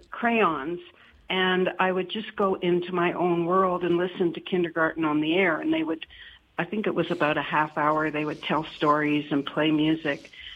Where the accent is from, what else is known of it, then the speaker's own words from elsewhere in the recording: Toronto, Ontario, Canada; born there; I was born in Toronto, and we had a old radio in our dining room. I was born in 1942